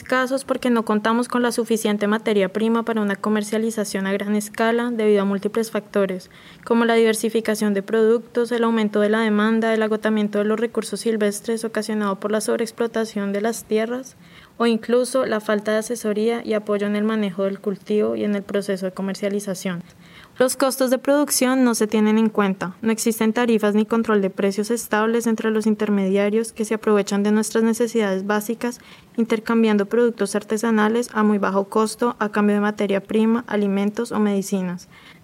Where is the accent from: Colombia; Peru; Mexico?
Colombia; San Pues, Sucre; Vengo de San Pues, un pueblito del departamento de Sucre en el que vivimos unos 14.000 CENUs.